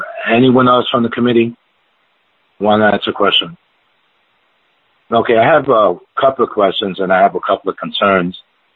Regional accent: New York City, New York, United States; So I hope my hometown, which is New York City, Brooklyn, hope you guys remain safe and okay. I still have family over there.

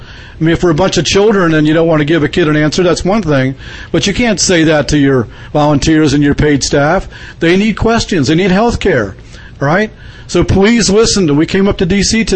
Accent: Wheaton, Maryland, United States; from Wheaton, Maryland.

